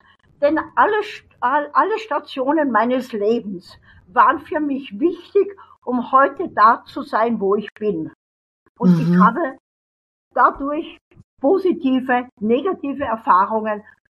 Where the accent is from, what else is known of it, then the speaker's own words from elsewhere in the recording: Austria; ich liebe Österreich. Österreich ist meine Heimat.